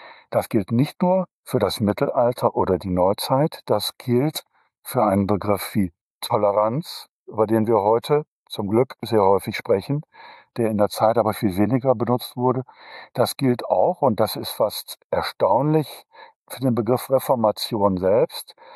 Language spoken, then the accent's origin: German; Düsseldorf, North Rhine-Westphalia, Germany; now in Trier, Germany; Ich komme ursprünglich tatsächlich aus dem Rheinland, bin gebürtiger Düsseldorfer und bin 2012 nach Trier gekommen